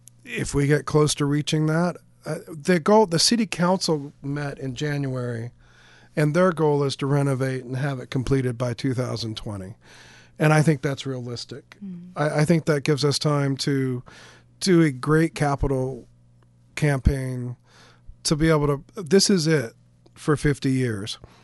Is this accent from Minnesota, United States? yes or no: no; Michigan, United States; born there; I was born in Washtenaw County. My parents were married in that building by one of the county judges.